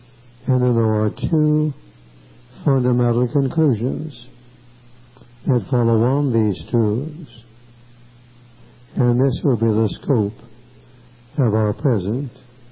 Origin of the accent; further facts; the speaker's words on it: Detroit, Michigan, United States; I come from Detroit.